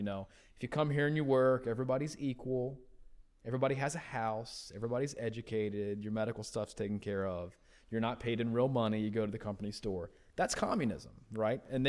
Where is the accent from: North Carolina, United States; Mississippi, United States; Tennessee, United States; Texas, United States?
North Carolina, United States; Gastonia; moved away as an adult; I grew up in Gastonia, never heard it mentioned until I left. You know, I told somebody in graduate school that I was from Gastonia